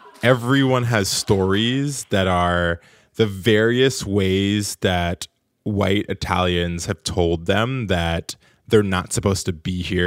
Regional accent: United States; born there; I'm born and I'm automatically an American citizen.

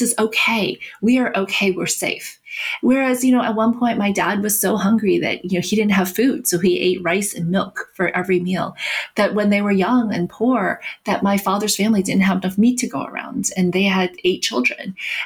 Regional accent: New York, United States; People would say, what are you? Where are you really from? When I would say New York, they said, no, really.

